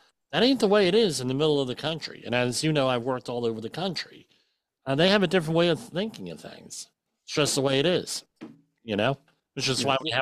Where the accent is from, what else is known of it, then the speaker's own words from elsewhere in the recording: New York, United States; I forget, and I'm from New York.